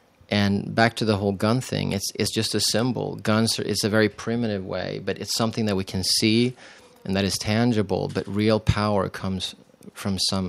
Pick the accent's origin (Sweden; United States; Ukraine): Sweden; English is a second language; moved away as an adult; I'm from Sweden, so the first 20 years of my life, I lived in a very different society than this one, and it's been a real, you know, wake-up call the last 11 years.